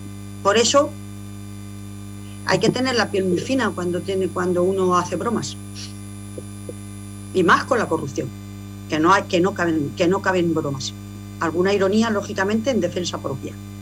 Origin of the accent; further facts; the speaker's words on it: Aranjuez, Community of Madrid, Spain; Todos los que somos de Aranjuez y todos los que vivimos en Aranjuez